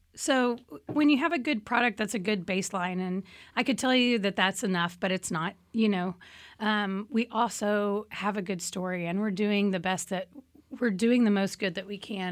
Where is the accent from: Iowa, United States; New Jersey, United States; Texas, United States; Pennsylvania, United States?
Texas, United States; Austin; Well, I'm from Austin.